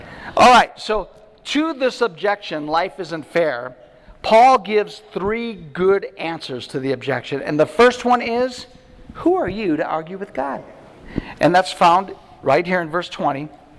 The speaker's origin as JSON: {"language": "English", "country": "United States", "said": "But I'm an American. I don't know about you, but Americans, we got rights, you know?"}